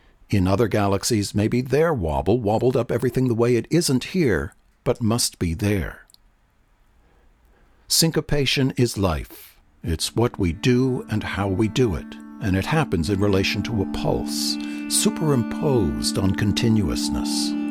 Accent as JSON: {"language": "English", "region": "Massachusetts", "country": "United States", "tie": "born or raised there", "said": "I grew up in Massachusetts, where the seasons bring obvious changes."}